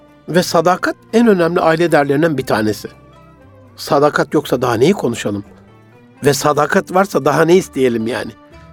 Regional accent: Gaziantep, Turkey; Ben daha böyle bir Antepli olarak o iştahla otururum o sofra yani.

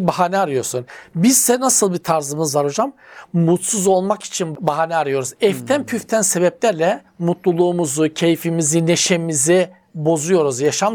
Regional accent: Black Sea Region, Turkey; Bizim Karadenizli müteahhitler... uzak tutmak lazım. Ben de Karadenizli olarak söylüyorum.

